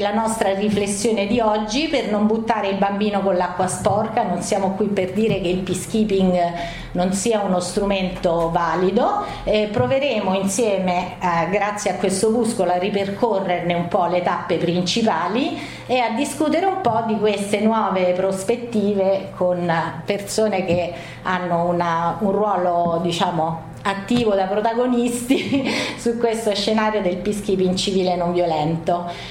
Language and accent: Italian; Rome, Lazio, Italy; Io personalmente vengo da Roma.